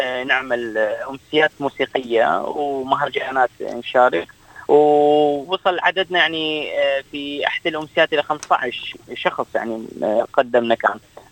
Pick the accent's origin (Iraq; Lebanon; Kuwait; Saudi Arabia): Iraq; now in Australia; أكو إحنا عراقيين